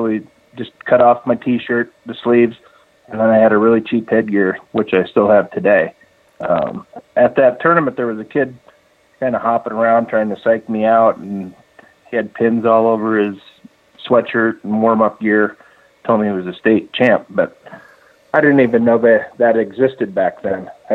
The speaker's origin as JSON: {"language": "English", "town": "Oshkosh", "region": "Wisconsin", "country": "United States", "tie": "born or raised there", "said": "ended up transferring back to the University of Wisconsin-Oshkosh, which was my hometown."}